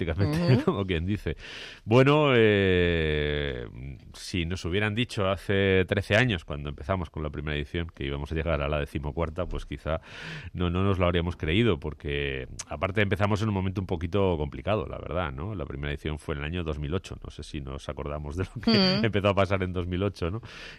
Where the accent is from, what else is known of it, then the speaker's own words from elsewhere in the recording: Getafe, Community of Madrid, Spain; also born or lived in Carabanchel / Barcelona; yo no nací en Getafe, contra lo que muchos piensan, yo nací en Carabanchel realmente, pero mis primeros 4 años de vida los pasé en Getafe y luego, pues desde el año 85, con algún pequeño paréntesis, un año en Madrid, 7 años en Barcelona, es mi casa y sigue siéndolo.